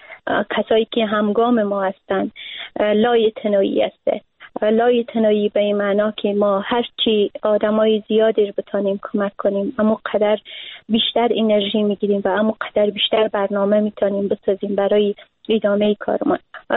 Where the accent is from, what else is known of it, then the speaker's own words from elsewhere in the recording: Afghanistan; ما زنا، اوقدر به محیط افغانستان و به محیط فرهنگی کشورمان متاسفانه در دهه‌های جنگ قربانی شده ایم